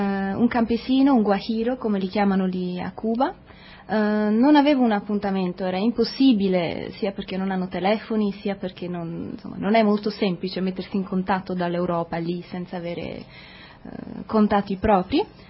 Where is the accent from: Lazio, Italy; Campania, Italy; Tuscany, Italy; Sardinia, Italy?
Sardinia, Italy; io vengo originariamente dalla Sardegna. Ha sentito che il mio accento non era decisamente cubano